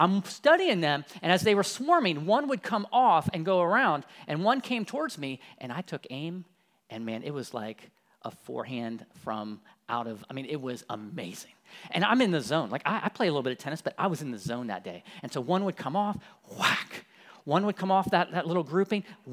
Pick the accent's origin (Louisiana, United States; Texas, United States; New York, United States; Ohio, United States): Ohio, United States; Columbus; She grew up in Marion, Ohio. I grew up in Columbus.